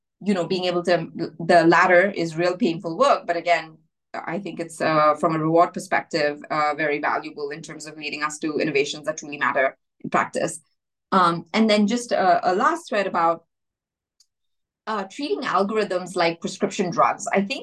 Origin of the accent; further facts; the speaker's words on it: India; so I grew up in India and it was perfectly reasonable to be a nerd in India.